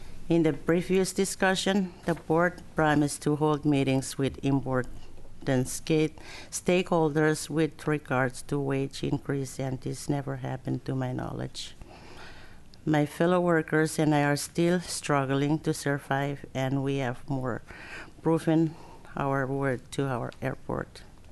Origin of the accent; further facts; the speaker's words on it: Chuuk, Micronesia; I'm from Chuuk State in the Federated States of Micronesia.